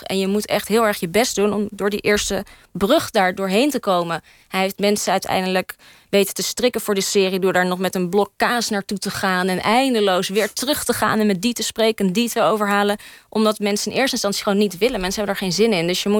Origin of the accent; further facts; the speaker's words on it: Netherlands; die horen natuurlijk dat ik uit Nederland kom, ja, niet uit Polen kom.